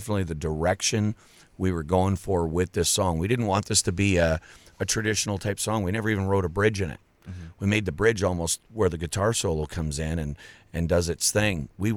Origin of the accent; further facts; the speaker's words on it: Canada; also born or lived in Ontario / Manitoba; now in Alberta, Canada; one thing about living in Canada and being Canadian is I lived in Ontario. I lived in Manitoba. And it wasn't until I came to Alberta